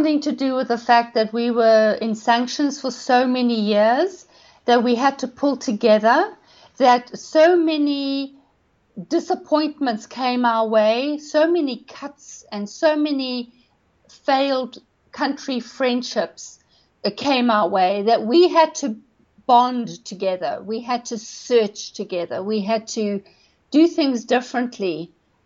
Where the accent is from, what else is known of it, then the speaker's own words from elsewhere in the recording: Zimbabwe; I was brought up in Rhodesia, now Zimbabwe.